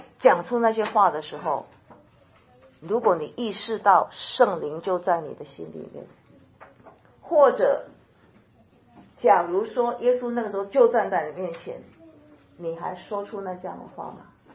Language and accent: Chinese; China; 我们中国人一句话很好，叫做六神无主。